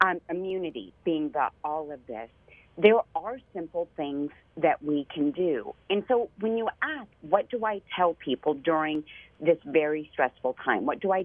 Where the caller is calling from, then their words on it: Greensboro, North Carolina, United States; So I'm in Greensboro, North Carolina, so I'm calling from my lovely home office.